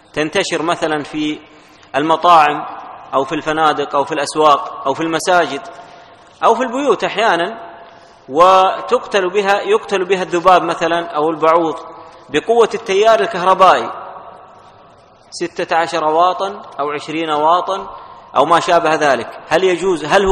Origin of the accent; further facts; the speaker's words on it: Saudi Arabia; عندنا في المملكة العربية السعودية